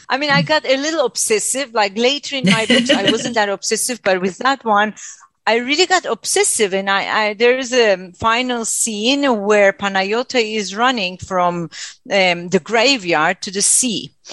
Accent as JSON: {"language": "English", "country": "Turkey", "said": "But I am from Turkey and I write in Turkish."}